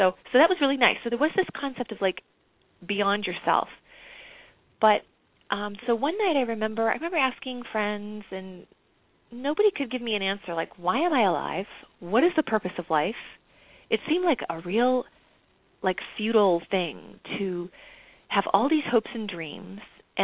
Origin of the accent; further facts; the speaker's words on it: Belmont, Massachusetts, United States; My home state, Massachusetts. You know what we're like, right? So, you know, and it was good, though. It was really good. I went to public schools, and I gained a lot of really wonderful stuff. Our little town was Belmont, Massachusetts